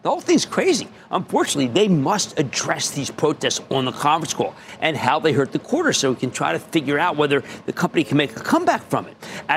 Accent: New Jersey, United States; I want to go to Glenn in my home state of New Jersey.

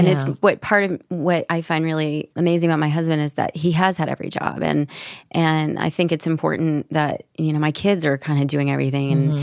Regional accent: Nashville, Tennessee, United States; I didn't know anything. I was so young. I was from Nashville, Tennessee. I literally knew nothing.

